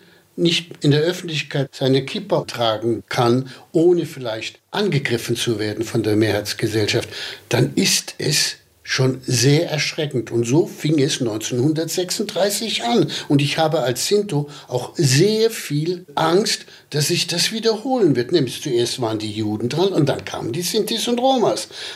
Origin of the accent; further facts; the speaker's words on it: Lublin, Lublin Voivodeship, Poland; born there; Ich wurde in Lublin im Ghetto geboren.